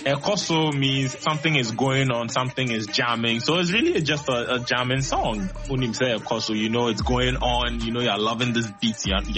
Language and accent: English; Ghana; I can't end the year without shouting out, you know, the music scene in Ghana, because I'm Ghanaian.